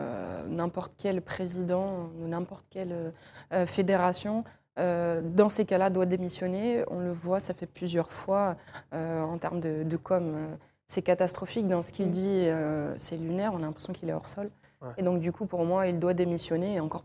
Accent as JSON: {"language": "French", "town": "Angers", "region": "Pays de la Loire", "country": "France", "tie": "born or raised there", "said": "Je suis d'Angers, j'allais avec mon papa, avec mon frère, voir les matchs d'Angers quand ils étaient en Ligue 2 à l'époque."}